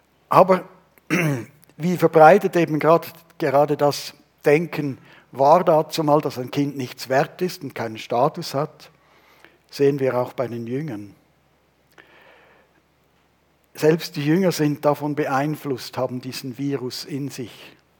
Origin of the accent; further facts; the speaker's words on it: Switzerland; Und wir haben ja das in den vergangenen Monaten ein bisschen auch als Schweizer erlebt